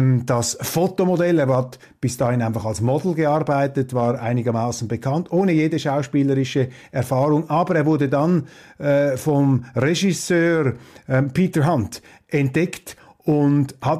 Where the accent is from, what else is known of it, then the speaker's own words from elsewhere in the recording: Switzerland; Und wissen Sie, als Schweizer bin ich einfach erstaunt über den Mangel an politischem Denken innerhalb dieser Kreise